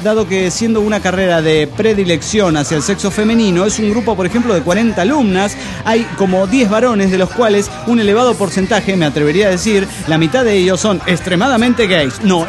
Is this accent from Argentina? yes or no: no; Mexico; de México.